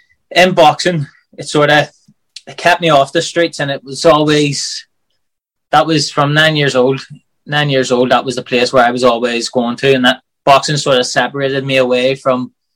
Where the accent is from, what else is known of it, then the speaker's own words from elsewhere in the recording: Belfast, Northern Ireland, United Kingdom; Belfast was mad. So it was, there was a lot of trouble and everything growing up.